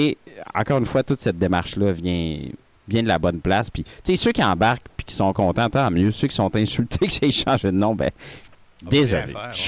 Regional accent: Jonquière, Quebec, Canada; j'hésitais à chanter en anglais depuis le début parce que je viens de Jonquière, tu sais, j'avais un accent gros comme le bras.

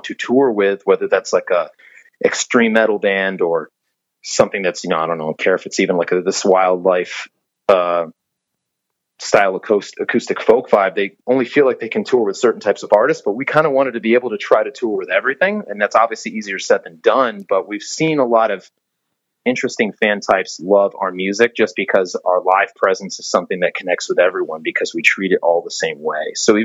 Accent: Providence, Rhode Island, United States; we're from the New England area, specifically Providence, Rhode Island

